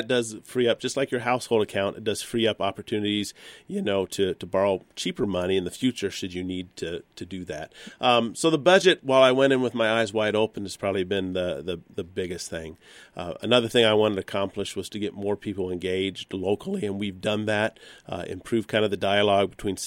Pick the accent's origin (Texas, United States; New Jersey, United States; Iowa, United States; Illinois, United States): Iowa, United States; Indianola; I grew up in Indianola, moved away, and came back a few years ago.